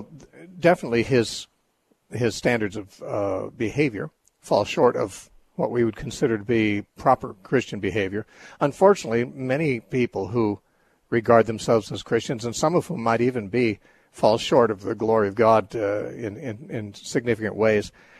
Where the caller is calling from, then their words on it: Philadelphia, Pennsylvania, United States; I'm calling from Philadelphia